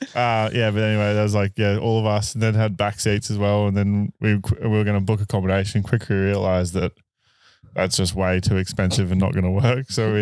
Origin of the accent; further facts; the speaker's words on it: Australia; moved away as an adult; now in Queenstown, New Zealand; growing up in Australia, all it is racing, really. Like, it's only just sort of now starting to become not. I haven't been back to, like, lived in Australia for probably 7 years now. I live in Queenstown.